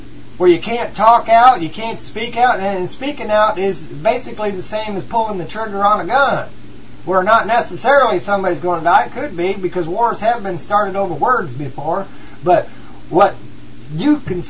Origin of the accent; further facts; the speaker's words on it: United States; America needed a slap in the face. I'm American. We needed a slap in the face.